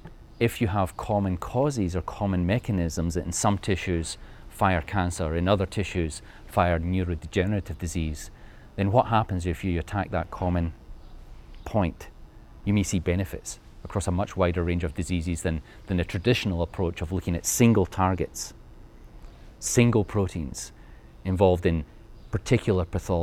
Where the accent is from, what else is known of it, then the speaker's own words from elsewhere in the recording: Motherwell, Scotland, United Kingdom; Oh, I grew up in Motherwell in Scotland, a steel town.